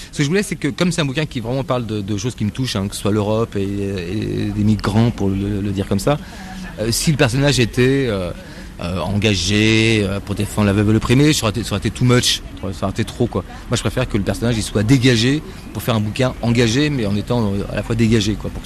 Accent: Brittany, France; Bon, moi, je suis breton.

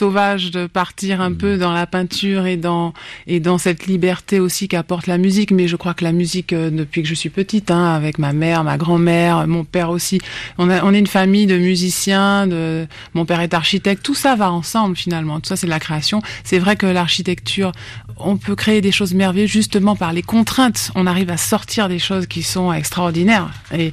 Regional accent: Martinique, France; moved away as an adult; now in Paris, France; moi, en fait, je suis martiniquaise, née dans mon île. J'ai grandi là-bas et je suis venue à Paris faire mes études d'architecture.

